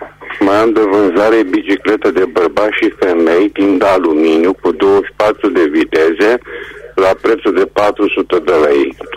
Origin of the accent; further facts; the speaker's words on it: Reșița, Caraș-Severin, Romania; sunt din Reșița